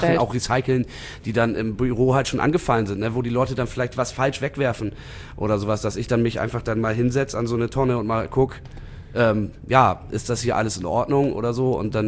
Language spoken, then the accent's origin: German; Bremen, Germany; Nein, das sind drei große Stadtteile, Lesum, Fegesack und Blumenthal. Ich komme aus Blumenthal